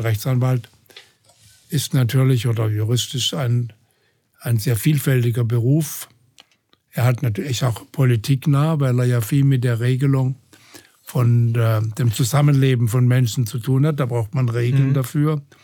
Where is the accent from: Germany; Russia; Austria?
Germany; Hornberg, Baden-Württemberg; also born or lived in Freiburg; Ich bin ja sogar in Freiburg geboren, obwohl ich nicht in Freiburg aufgewachsen bin. Ich bin in Hornberg aufgewachsen.